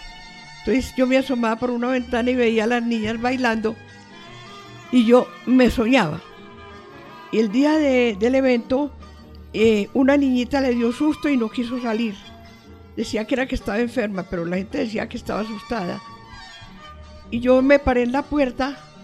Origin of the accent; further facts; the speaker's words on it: Antioquia, Colombia; born there; Yo nací en Aranjuez en la carrera 43 más o menos.